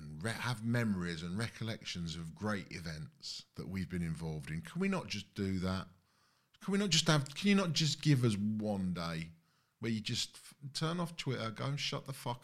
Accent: England, United Kingdom; born there; I was born in England. I'm English. Yes, I'm afraid I'm white.

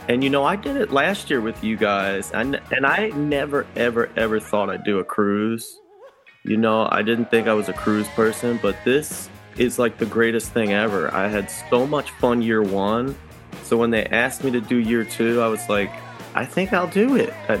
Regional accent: New Jersey, United States; now in Philadelphia, United States; Well, I grew up in New Jersey, but I've lived in this neighbor, and my family, my parents, my grandparents are all go back many generations South Philly.

